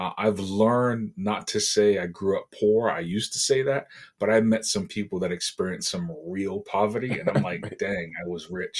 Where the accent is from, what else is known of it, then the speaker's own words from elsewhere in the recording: Boston, Massachusetts, United States; now in Southern Connecticut, United States; Live in Southern Connecticut, so I'm about 40 minutes from that New York border, although I'm from Boston, Massachusetts.